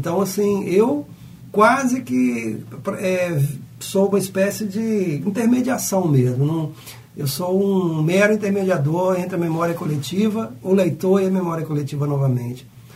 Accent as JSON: {"language": "Portuguese", "town": "Cataguases", "region": "Minas Gerais", "country": "Brazil", "tie": "born or raised there", "said": "Cataguases, a minha cidade natal"}